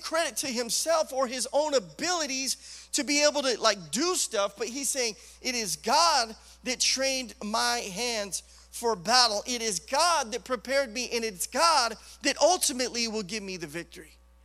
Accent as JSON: {"language": "English", "region": "Idaho", "country": "United States", "tie": "born or raised there", "said": "Almost like 90-something percent of all the lumber that's produced in the United States comes out of my home state, Idaho."}